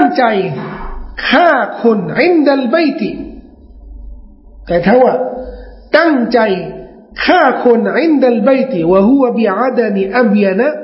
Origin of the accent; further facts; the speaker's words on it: Bangkok, Thailand; แต่เราเป็นคนกรุงเทพ